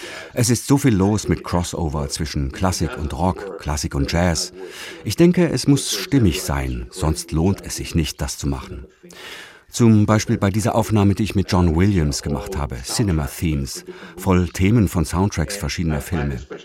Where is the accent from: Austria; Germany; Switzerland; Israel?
Israel; Aber ich hatte während meiner Kindheit in Israel schon viel Klezmer-Musik gehört.